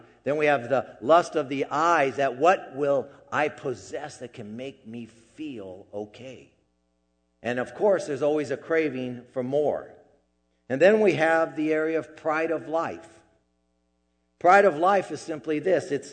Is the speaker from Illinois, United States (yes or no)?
no; California, United States; And I felt like I had to apologize for, you know, I was like, I'm from California, sorry.